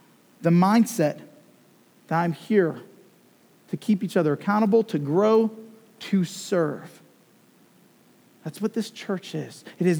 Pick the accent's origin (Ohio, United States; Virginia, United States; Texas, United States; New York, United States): Ohio, United States; Cleveland; now in Lexington, United States; So thank God my kids are growing up in Lexington instead of Cleveland right now.